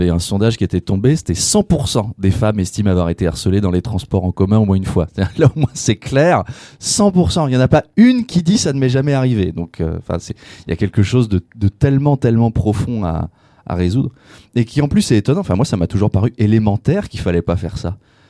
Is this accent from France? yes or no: yes; Versailles, Île-de-France, France; À pure souche, ouais. Ouais, je suis né à Versailles, grandi